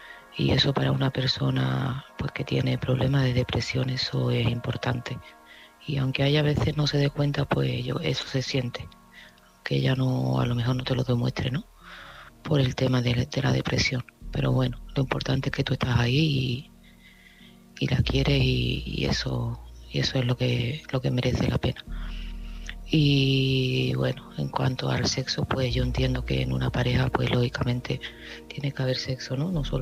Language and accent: Spanish; Seville, Andalusia, Spain; de Sevilla